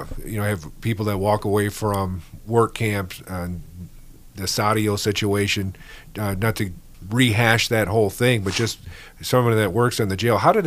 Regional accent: Detroit, Michigan, United States; And, I came from Metro Detroit.

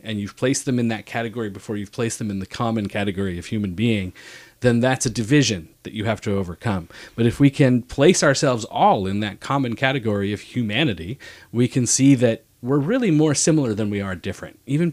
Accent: California, United States; And one of the things growing up in California, people sort of see themselves, talk about a group of sort of leftists that think they've done the work.

